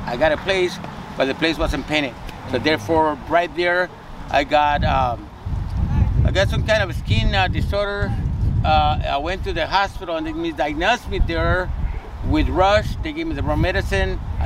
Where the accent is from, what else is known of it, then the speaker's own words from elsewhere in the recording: El Salvador; now in United States; I was born and raised in El Salvador. I've been here in America for 38 years.